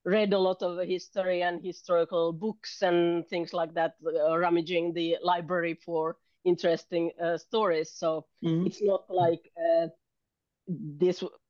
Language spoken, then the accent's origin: English; Finland; and I am from Finland, the land